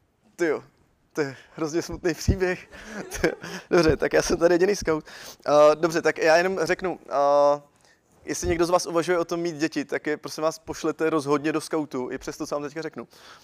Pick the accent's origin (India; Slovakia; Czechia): Czechia; Pardubice, Pardubice Region; když jsem byl v Pardubicích. Já jsem z Pardubic teda.